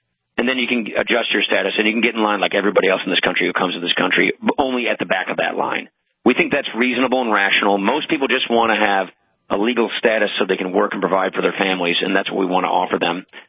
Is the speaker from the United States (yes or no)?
yes; Wisconsin, United States; I come from Wisconsin. The dairy industry is one of those industries.